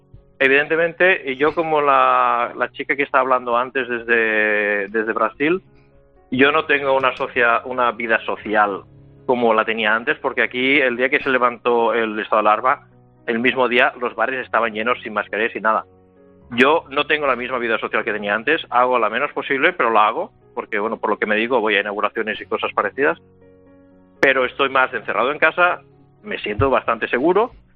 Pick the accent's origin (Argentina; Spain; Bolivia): Spain; Barcelona, Catalonia; En mi caso, soy de Barcelona.